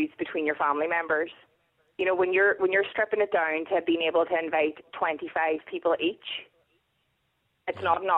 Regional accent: Ulster, Ireland; Well, we're from Donegal, so Donegal weddings are notoriously big.

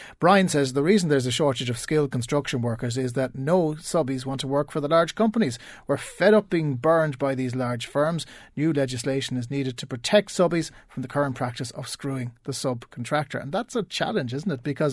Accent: Kilkenny, Leinster, Ireland; I'm a bricklayer from Kilkenny.

